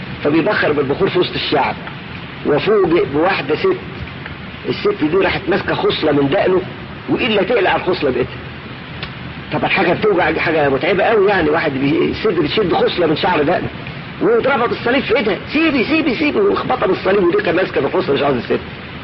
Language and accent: Arabic; Mansoura, Dakahlia, Egypt; فمثلا جاء عندنا في المنصورة كانت زيارة مفرحة جدا جدا